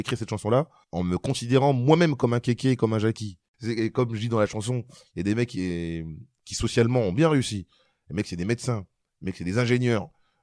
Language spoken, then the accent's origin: French; Marly-Gomont, Hauts-de-France, France; parce que je jouais au foot quand j'étais gamin à Marly Gaumont